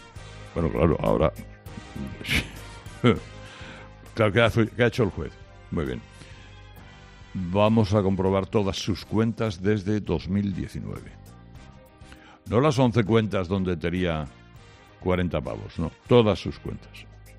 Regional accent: Bilbao, Basque Country, Spain; Y porque soy de Bilbao.

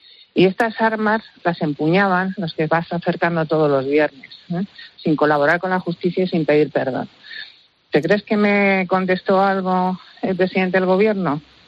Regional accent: San Sebastián, Basque Country, Spain; Yo soy de San Sebastián

